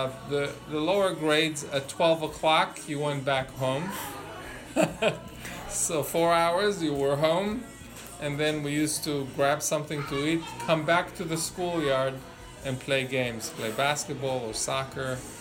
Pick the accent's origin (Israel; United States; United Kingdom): Israel; I grew up in Israel